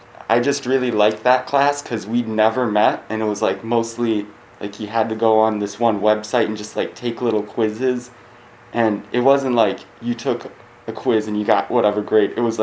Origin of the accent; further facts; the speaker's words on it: St. Clair Shores, Michigan, United States; I'm from St. Clair Shores, Michigan, which is like Metro Detroit, and I've been here since the fall of 2018.